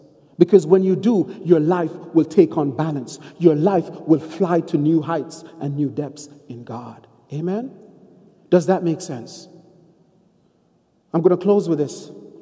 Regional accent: Jamaica; Many of you know that I'm from Jamaica, and one of the beauties about living in Jamaica is that you don't have toys the way Americans do.

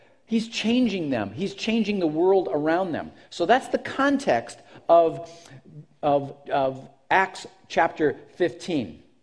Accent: Erie, Pennsylvania, United States; I'm on a beach in Erie, Pennsylvania, on the shores of the beautiful Lake Erie, my hometown.

